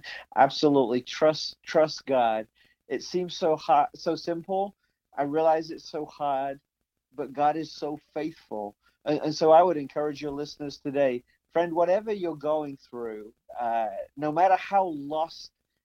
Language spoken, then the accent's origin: English; England, United Kingdom; I grew up in England